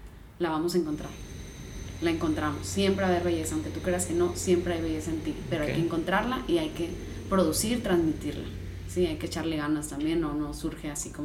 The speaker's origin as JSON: {"language": "Spanish", "region": "Sonora", "country": "Mexico", "said": "No estoy regañando, soy de Sonora."}